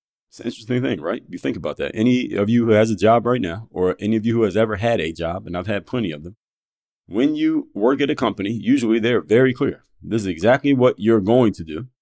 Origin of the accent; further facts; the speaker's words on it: Philadelphia, Pennsylvania, United States; because I'm from Philadelphia. I know a lot of New Yorkers